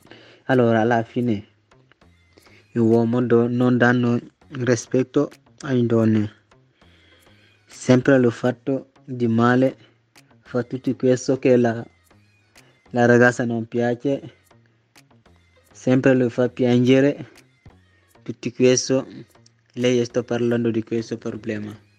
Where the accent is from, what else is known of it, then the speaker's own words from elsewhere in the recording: Senegal; Italian is a second language; vengo dal Senegal.